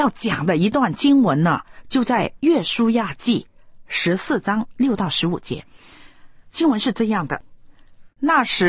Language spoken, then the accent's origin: Chinese; China; 比如啊，我们是中国人呢，我们是亚洲人，我们向附近的国家